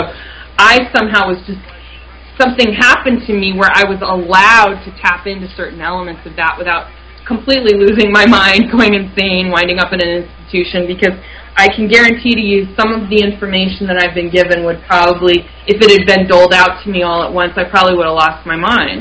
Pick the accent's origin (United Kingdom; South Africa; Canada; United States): United States; Athens, Ohio; born or raised there